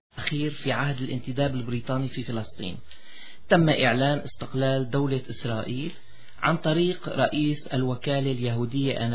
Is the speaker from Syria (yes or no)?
yes; Syria; وهو طبعا الحال في بلدنا سوريا